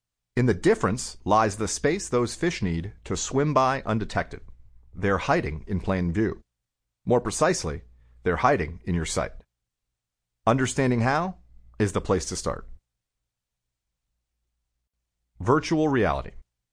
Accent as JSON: {"language": "English", "town": "Miami", "region": "Florida", "country": "United States", "tie": "born or raised there", "said": "As a kid growing up in Miami, I would have given the same wrong answers to these two questions."}